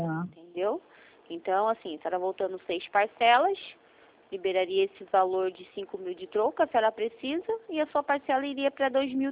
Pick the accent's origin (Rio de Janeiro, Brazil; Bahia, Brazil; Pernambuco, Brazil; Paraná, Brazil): Paraná, Brazil; moved away; eu vim do Paraná